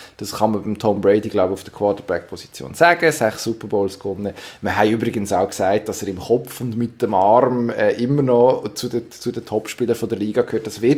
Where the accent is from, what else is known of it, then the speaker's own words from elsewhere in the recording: Zurich, Switzerland; Also da würde ich mich jetzt als Zürcher ja, nicht allzu weit aus dem Fenster lehnen.